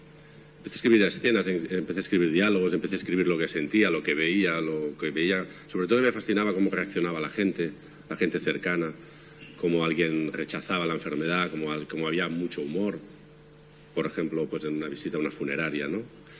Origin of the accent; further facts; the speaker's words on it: Argentina; El personaje de la película es actor, yo soy actor. Es argentino, yo soy argentino.